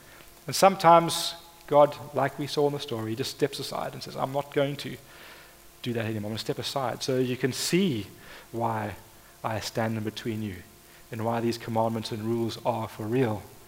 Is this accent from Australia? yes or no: no; South Africa; growing up in South Africa, in apartheid South Africa